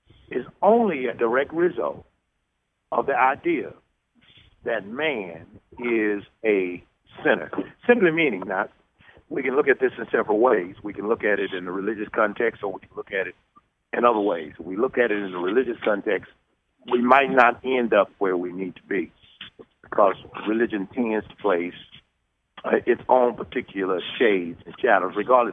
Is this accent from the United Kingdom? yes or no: no; Homer, United States; They're somewhere there in Homer, and I'm not sure where he is, but in my hometown